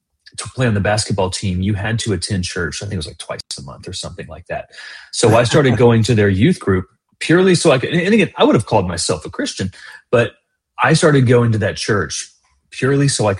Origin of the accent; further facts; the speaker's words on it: Atlanta, Georgia, United States; So I'm born and raised in Atlanta. So my whole life I've been in Atlanta. Kind of grew up on the South Side.